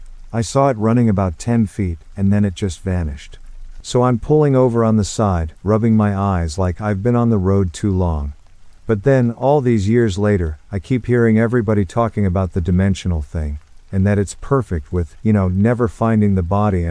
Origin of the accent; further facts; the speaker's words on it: Ohio, United States; I'd never seen anything like that because I'm from Ohio.